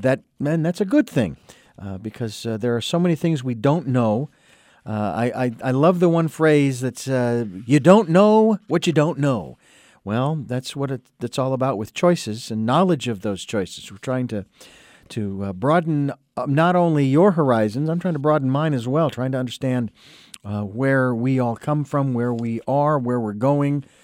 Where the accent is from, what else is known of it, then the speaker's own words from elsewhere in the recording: Phoenix, Arizona, United States; you traveled to Arizona, which is my home state. It's where I was born and raised in Phoenix.